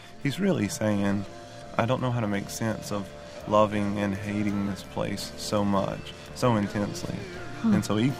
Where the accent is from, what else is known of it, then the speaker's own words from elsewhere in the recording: Mississippi, United States; And people from Mississippi are Mississippians first and Ame